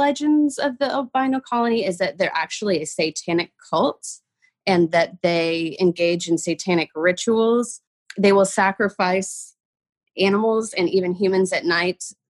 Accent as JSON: {"language": "English", "town": "San Jose", "region": "California", "country": "United States", "tie": "born or raised there", "said": "I grew up in San Jose on the border of Los Gatos"}